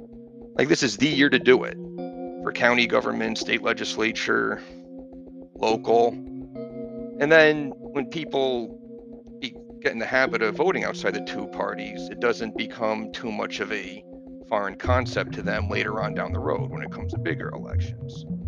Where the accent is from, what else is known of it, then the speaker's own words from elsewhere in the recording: New Jersey, United States; But in my home state, New Jersey alone, there were two Greens running.